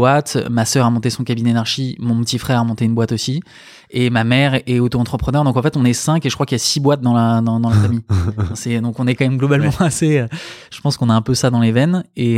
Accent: Paris, Île-de-France, France; now in Bordeaux, France; je suis parisien, mais installé à Bordeaux. Je fais partie du wagon des Parisiens qui viennent envahir la ville.

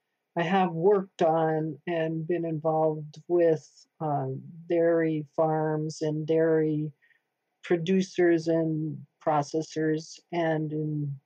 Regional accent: Vermont, United States; And I come from Vermont, in which the dairy industry has been a bedrock of our state, economy for many decades, probably 200 years.

